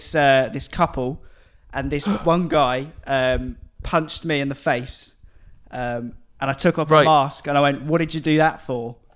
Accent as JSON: {"language": "English", "region": "South East England", "country": "United Kingdom", "tie": "born or raised there", "said": "It's a cave near me, in my hometown."}